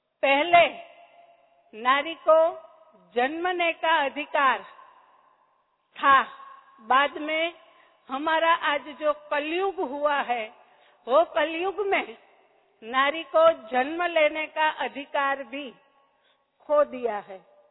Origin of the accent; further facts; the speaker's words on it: Rajkot, Gujarat, India; first language Gujarati; Hindi is a second language; पहली बार हम हिंदी में बोल रहे हैं। हमारी मदर टंग गुजराती है